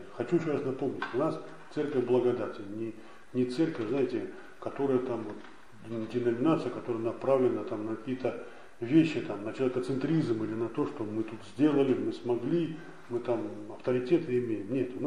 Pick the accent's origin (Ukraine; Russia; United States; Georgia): Russia; born there; Я вот здесь родился, в России